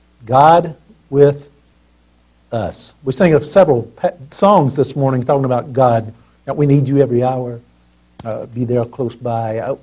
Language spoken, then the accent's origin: English; Mississippi, United States; see, I'm from Mississippi.